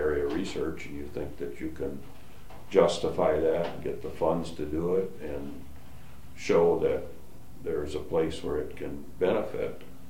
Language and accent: English; Iowa, United States; And I grew up in Iowa, and farming was what I liked.